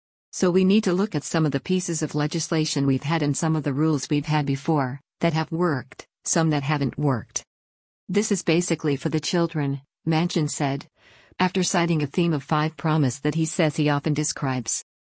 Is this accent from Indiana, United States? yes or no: no; West Virginia, United States; I come from West Virginia, one of the least diverse states in the nation. There's not a lot of mix, if you will. We have very little migrant immigration.